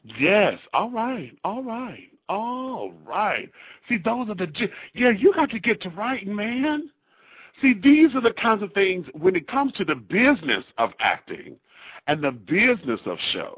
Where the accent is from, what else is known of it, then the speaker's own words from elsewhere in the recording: Detroit, Michigan, United States; moved away as an adult; now in Atlanta, United States; Well, yeah, I'm from Detroit. I moved here 3 years ago.